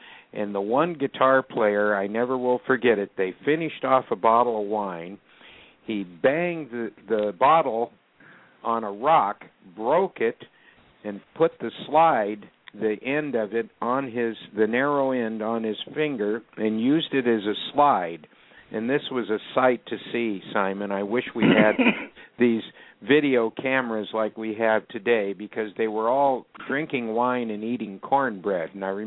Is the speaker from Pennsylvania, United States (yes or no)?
no; Louisville, Kentucky, United States; born there; I was born in Louisville, Kentucky, and my father was an Indianapolis race car driver